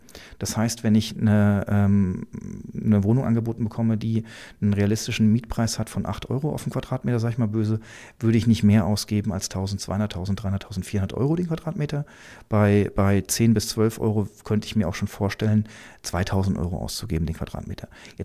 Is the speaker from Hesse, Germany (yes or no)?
yes; Frankfurt, Hesse, Germany; ich komme aus dem Frankfurter Raum üblich und dort habe ich auch meine ersten 8 Jahre Investorentätigkeit oder Kapitalanlegertätigkeit gehabt